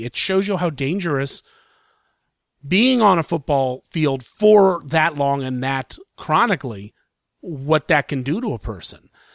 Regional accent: Columbus, Ohio, United States; I'm from Ohio. I'm from Columbus, Ohio.

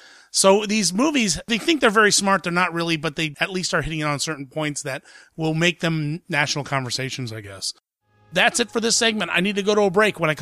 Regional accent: Columbus, Ohio, United States; Now, I grew up in Columbus, Ohio. I still live here, actually.

